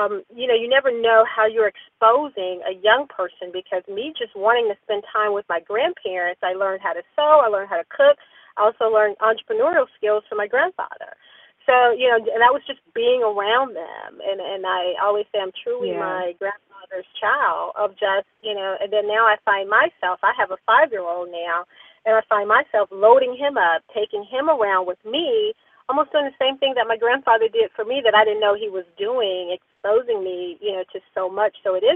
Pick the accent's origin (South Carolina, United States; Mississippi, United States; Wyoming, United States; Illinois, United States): Mississippi, United States; now in Atlanta, United States; I know. Yeah, that we're Mississippi girls.